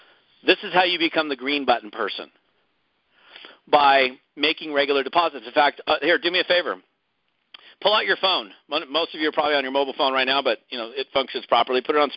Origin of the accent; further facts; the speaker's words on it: Seattle, Washington, United States; also born or lived in Long Beach; now in Monterey, United States; I grew up in Seattle, Kirkland, Bellevue, Juanita, Finn Hill area, Seattle area. Lived there for most of my life. Moved to Long Beach, California. Went to Long Beach State.